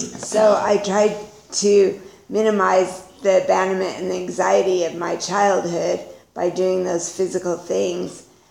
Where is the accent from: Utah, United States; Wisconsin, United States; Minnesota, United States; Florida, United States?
Utah, United States; born there; I was born in Utah to a scared teenage girl who was raising her brothers and one sister.